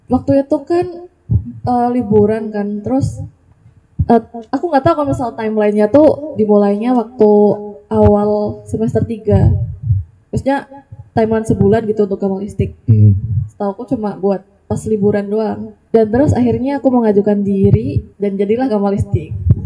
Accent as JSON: {"language": "Indonesian", "town": "Pemalang", "region": "Central Java", "country": "Indonesia", "tie": "born there", "said": "Ya, aku lahir di Pemalang tanggal 7 Maret 2004."}